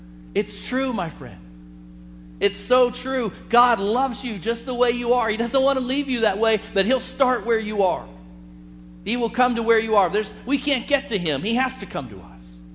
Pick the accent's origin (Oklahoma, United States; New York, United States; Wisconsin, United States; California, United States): Oklahoma, United States; Bixby; I grew up in Bixby. There was another kid, and guess what his name was? Gary Davis.